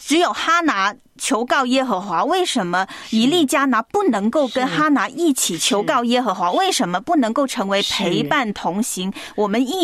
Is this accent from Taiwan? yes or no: no; China; 我们中国人很喜欢说一句话，叫夫妻同心嘛